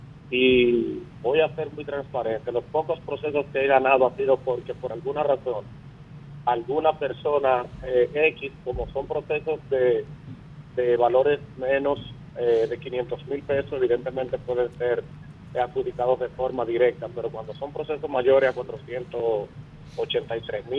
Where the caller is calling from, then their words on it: Santo Domingo, Distrito Nacional, Dominican Republic; Bien, de Santo Domingo.